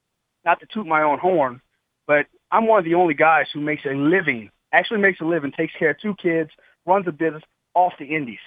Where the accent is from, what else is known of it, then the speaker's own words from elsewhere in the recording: New Orleans, Louisiana, United States; It's not anybody's fault that I'm from New Orleans, Louisiana, that there's no wrestling around me.